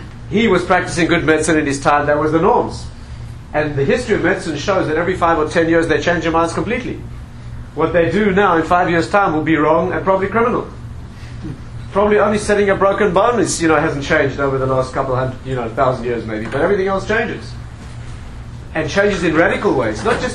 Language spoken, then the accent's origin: English; South Africa; also born or lived in Israel; I was brought up in South Africa.